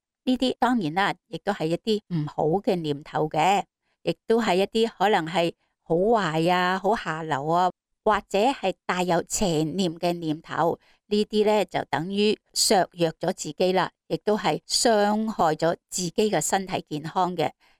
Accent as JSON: {"language": "Cantonese", "country": "China", "said": "我哋中国人都讲啦，怒气伤肝啊"}